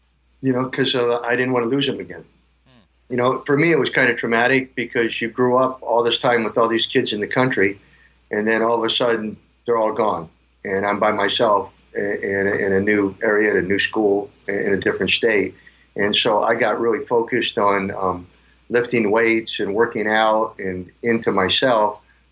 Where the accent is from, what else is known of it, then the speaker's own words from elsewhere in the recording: Fremont, Ohio, United States; now in Tampa Bay area, United States; I grew up in Fremont, Ohio, a little town kind of, I guess, close to Sandusky, Ohio, or near Toledo, somewhere in there, on a kind of a farm. We lived right next to a dairy farm.